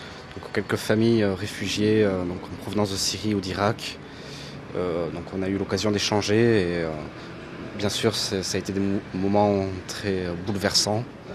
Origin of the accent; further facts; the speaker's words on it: Toulouse, Occitanie, France; j'ai 28 ans, je viens du sud de la France, de Toulouse.